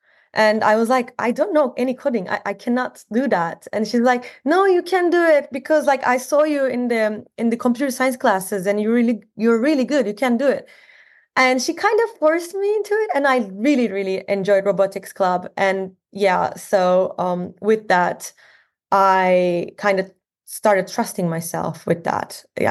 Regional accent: Istanbul, Turkey; moved away as an adult; now in London, United Kingdom; I was born in Istanbul, Turkey, and I moved in to London for uni in 2020.

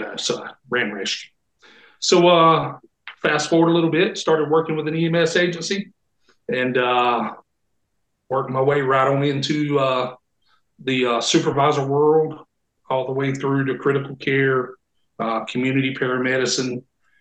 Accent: North Carolina, United States; I'm from Robeson County, born and raised.

